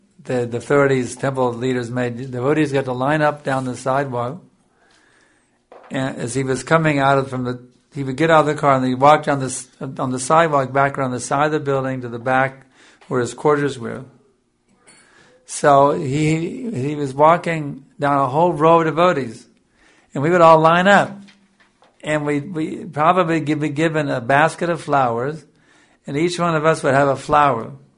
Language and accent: English; Texas, United States; I was a nobody from Texas.